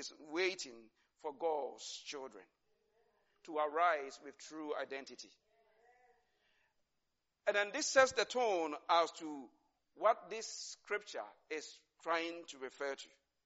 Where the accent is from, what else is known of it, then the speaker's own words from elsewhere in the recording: Ghana; even though I'm a Ghanaian.